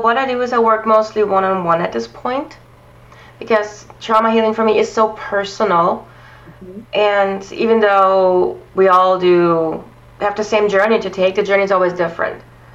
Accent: Germany; I have to say I grew up in Germany. And when I was in my 20s, I was still very religion-based, not so much spiritual.

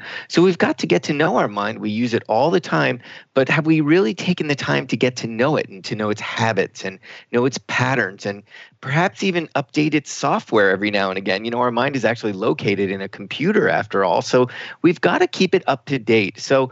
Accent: Virginia, United States; I know I grew up near Chincoteague Island

